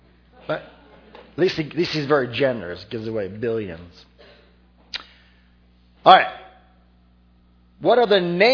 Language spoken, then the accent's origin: English; Philadelphia, Pennsylvania, United States; And I've been told I need to slow down in my Bible reading. So I will try. I am from Philadelphia, you know.